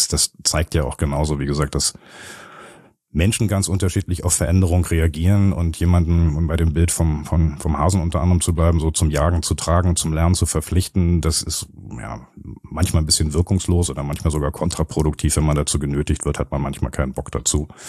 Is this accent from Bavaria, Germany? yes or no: no; Berlin, Germany; also in Berlin hier als Berliner